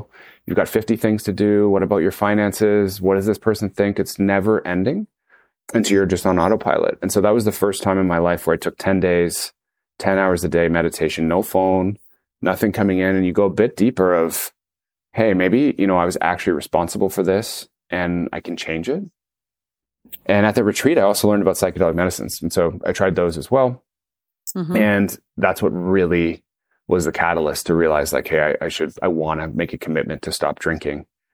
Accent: Toronto, Ontario, Canada; friends I grew up with in Toronto

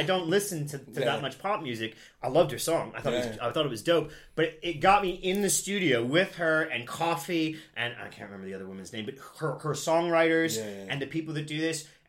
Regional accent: Midwest, United States; And I come from the Midwest, which is very conservative, so that's probably why I feel this way.

